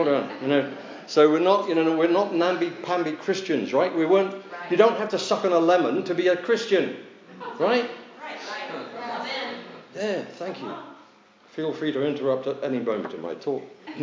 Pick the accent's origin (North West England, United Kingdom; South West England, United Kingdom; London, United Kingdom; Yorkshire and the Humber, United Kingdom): South West England, United Kingdom; Plymouth; I'm from Plymouth in England, where the Mayflower set sail from.